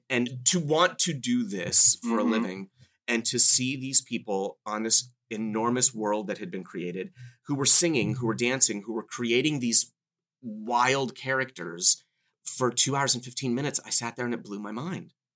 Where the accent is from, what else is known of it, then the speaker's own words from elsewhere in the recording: California, United States; I grew up in Southern California.